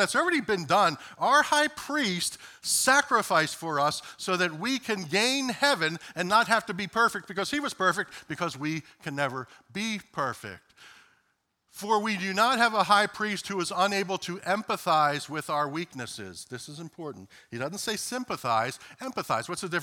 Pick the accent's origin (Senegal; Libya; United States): United States; Philadelphia, Pennsylvania; When I was growing up in South Philadelphia in the Catholic bastion there